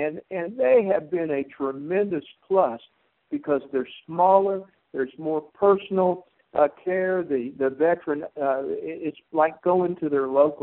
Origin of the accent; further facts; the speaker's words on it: Atlanta, Georgia, United States; I am from the Atlanta area